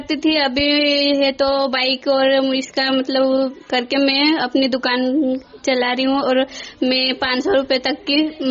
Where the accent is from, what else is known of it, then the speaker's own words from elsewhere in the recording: Saikheda Khurd, Madhya Pradesh, India; मैं ग्राम साईखेड़ा खुर्द से हूँ